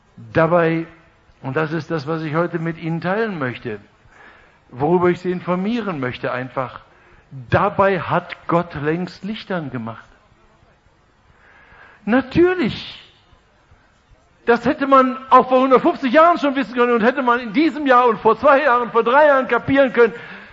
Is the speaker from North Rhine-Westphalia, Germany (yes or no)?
yes; North Rhine-Westphalia, Germany; Sagt man im Ruhrgebiet, wo ich herkomme.